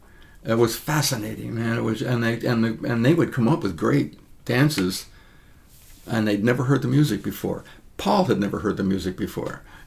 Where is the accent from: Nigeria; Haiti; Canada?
Canada; I grew up in Canada